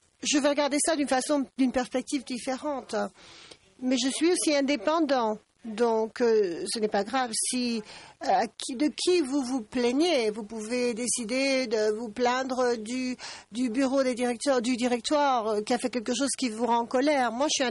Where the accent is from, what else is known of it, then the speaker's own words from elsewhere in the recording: New Zealand; French is a second language; Mais je suis de Nouvelle-Zélande. Ça me rend un peu plus indépendant parce que je suis au bout du monde, en fait.